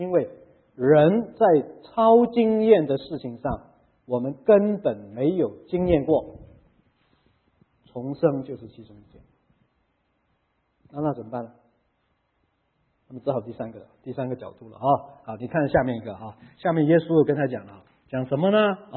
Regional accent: Macau; born there; 我大家都知道我是澳门出生的啊！啊，那个时候的澳门跟现在澳门完全不同了，你可能最近去过了啊。不过我那个时代的澳门啊，哇，那个完全不同，那个是葡萄牙殖民地

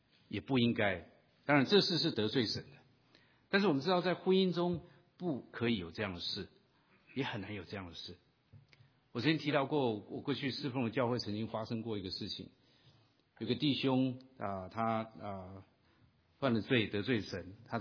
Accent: China; 我们中国人在讲到这个夫妻的关系

